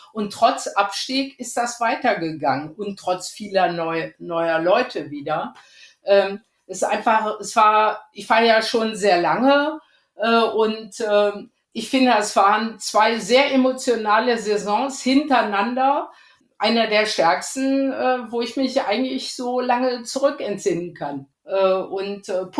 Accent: Rhineland, Germany; Ich bin ja aus dem Rheinland

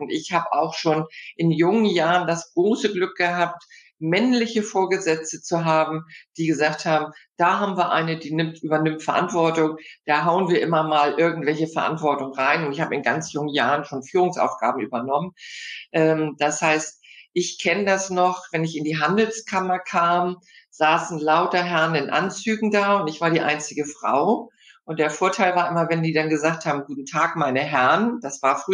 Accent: Hamburg, Germany; Ja, ich bin ja schon stolze 65 Jahre alt. Hab gelernt, ich komme aus Hamburg, was man in Hamburg so lernt, Im- und Exportkaufmann.

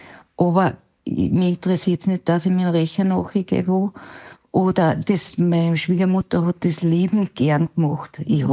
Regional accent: Upper Austria, Austria; Bei uns in Oberösterreich ist nicht der Steinpilz, sondern eher der Parasol.

